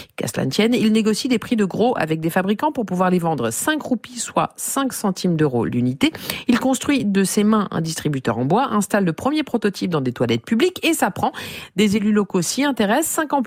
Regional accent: France; chez nous en France

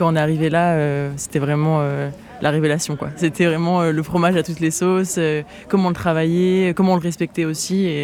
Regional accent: Lyon, Auvergne-Rhône-Alpes, France; je viens de Lyon.

